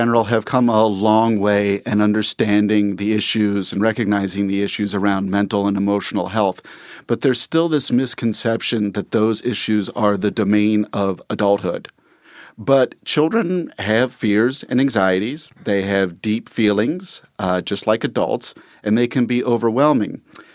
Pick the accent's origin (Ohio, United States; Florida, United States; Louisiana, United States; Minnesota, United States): Ohio, United States; Cincinnati; now in New York, United States; I am. Born and raised on the East Side, Mount Washington, Walnut Hills High grad. It's good to be back.